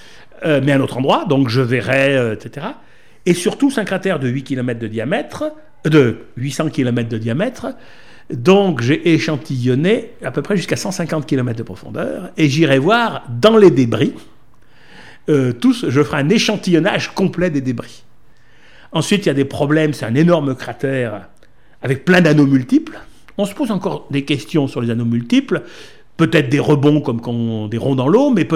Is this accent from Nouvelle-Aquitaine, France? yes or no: no; Auvergne-Rhône-Alpes, France; puisque je suis auvergnat.